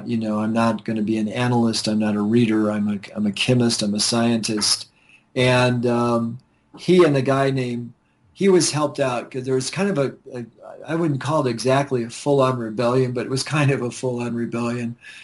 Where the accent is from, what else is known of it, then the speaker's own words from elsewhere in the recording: Park Forest, Illinois, United States; There's a little shrine to my hometown where I grew up, Park Forest, Illinois.